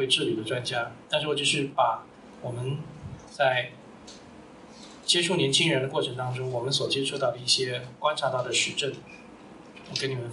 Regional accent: China; now in United States; 我一个中国人嘛，跑到一个美国教会去

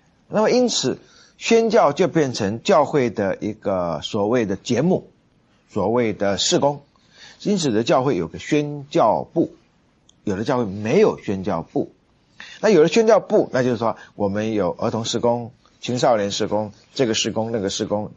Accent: Taiwan; born there; 当然我自己也出生于台湾的教会

